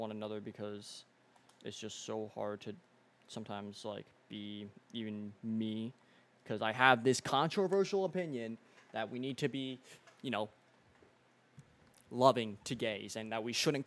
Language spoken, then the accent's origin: English; Sandy Hook, Connecticut, United States; My testimony, part of it is I grew up in Sandy Hook, Connecticut.